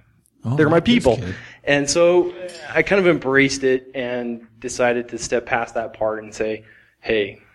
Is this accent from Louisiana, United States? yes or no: no; Utah, United States; And I'm like, yes, I'm from Utah.